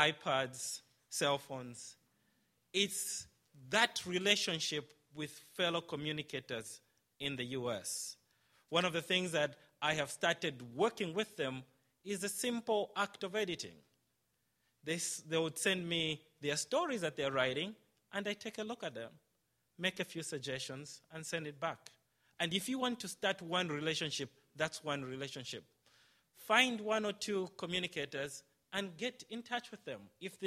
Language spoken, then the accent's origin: English; Zambia; born there; I was born in Zambia, just across the border from Zimbabwe